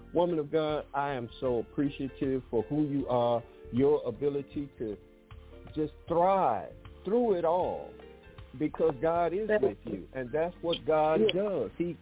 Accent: Detroit, Michigan, United States; accent: Detroit; also born or lived in Southern US; That's that Detroit accent, even though I grew up I was born in the South, but I grew up in Detroit.

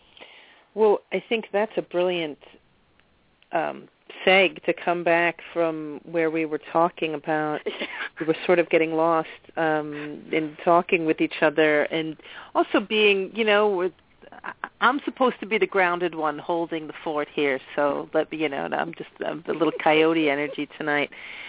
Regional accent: New York City, New York, United States; I'm from New York City.

